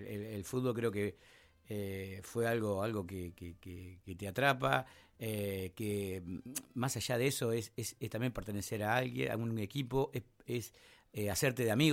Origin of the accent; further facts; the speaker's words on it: General La Madrid, Buenos Aires Province, Argentina; also born or lived in Roque Pérez; nací en la Madrid, estuve en Roque Pérez viviendo y volví a la Madrid cuando tenía 8 o 9 años.